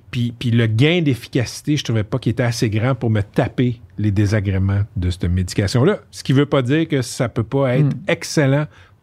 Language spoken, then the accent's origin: French; Laval, Quebec, Canada; Comme je sais que je viens de Laval, tu comprends?